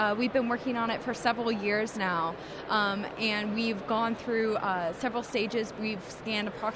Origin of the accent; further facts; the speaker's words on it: Indiana, United States; now in Morgantown, United States; Well, I'm from Indiana, but I moved to Morgantown to participate in college, to go to the university.